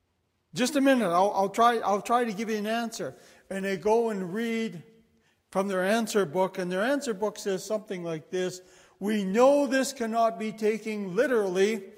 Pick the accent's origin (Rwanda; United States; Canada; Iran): Canada; Calgary, Alberta; I come from Calgary